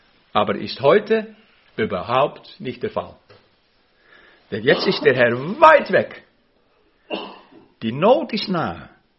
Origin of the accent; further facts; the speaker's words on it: Rotterdam, South Holland, Netherlands; German is a second language; Im Museum bei uns in Rotterdam gab es einige von diese Bilder.